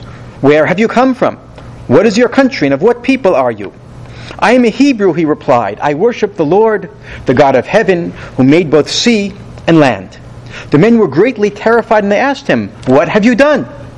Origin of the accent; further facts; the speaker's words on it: United States; we all know a little bit about because we grew up in America